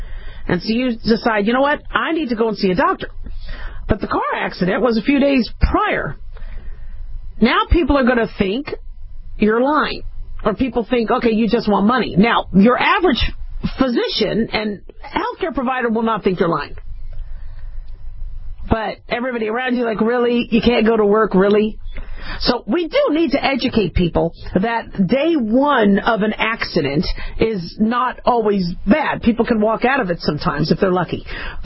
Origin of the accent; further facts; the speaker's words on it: Phoenix, Arizona, United States; I sometimes get an accent, you know, growing up in Phoenix and being around a lot of cowboys, you know.